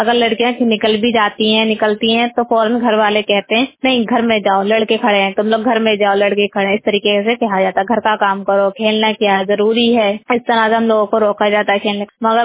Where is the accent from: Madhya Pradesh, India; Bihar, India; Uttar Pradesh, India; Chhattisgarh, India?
Uttar Pradesh, India; Bareilly; और मैं बरेली की रहने वाली हूँ, हज्जापुर में रहती हूँ।